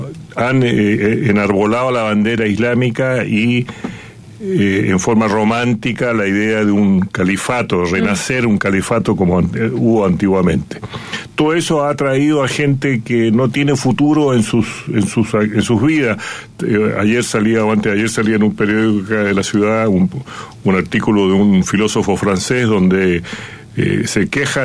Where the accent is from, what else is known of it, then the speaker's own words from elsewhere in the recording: Chile; Yo soy chileno, hijo de sirio. Mis abuelos llegaron hace más de 120 años, mi papá hace 80 años llegaron de Siria.